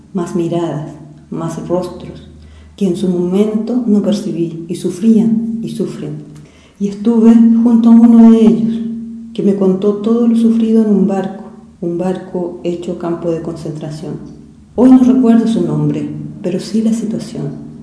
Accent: Chile; como pueblo chileno podíamos hacernos cargo de nuestra historia, que podíamos hacer un país más justo

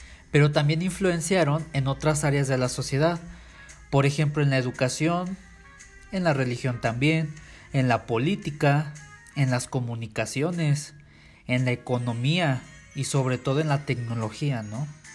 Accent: Mexico; ya como mexicanos

